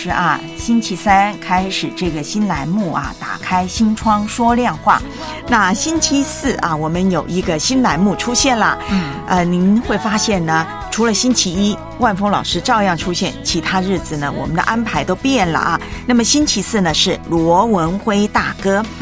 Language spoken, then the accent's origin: Chinese; Taiwan; 老家曾经获得台湾幸福感最高的城市， 因为我的老家虽然不是大城市，却充满了人情味。